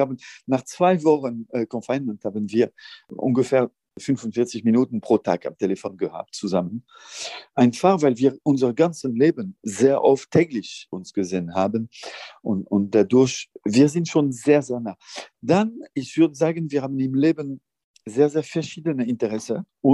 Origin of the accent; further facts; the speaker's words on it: northern France, France; now in Brussels, Belgium; Ich lebe in Brüssel, aber ich bin Franzose. Ich bin Nordfranzose eigentlich.